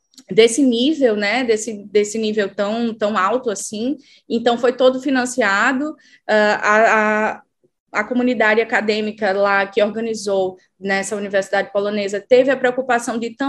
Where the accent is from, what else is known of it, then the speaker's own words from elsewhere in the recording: Brazil; o que mais me deixa, enquanto brasileira e também enquanto latina, é que eu era a única lá representante